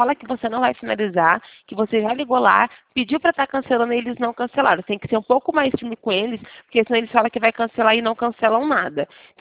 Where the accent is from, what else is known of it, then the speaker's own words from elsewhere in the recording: Campinas, São Paulo, Brazil; Campinas, interior de São Paulo.